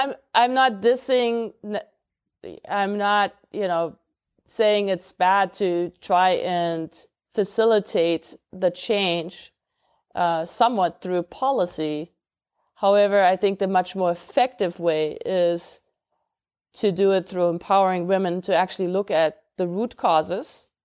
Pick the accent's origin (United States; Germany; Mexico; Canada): Germany; English is a second language; I grew up in Germany, and also history teachers.